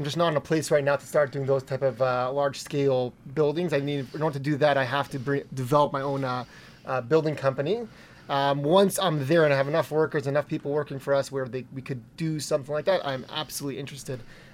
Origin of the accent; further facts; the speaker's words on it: Toronto, Ontario, Canada; now in Atlanta, United States; I originally came down here because of the real estate development in this area in Atlanta, which I'm coming originally from Toronto, Canada.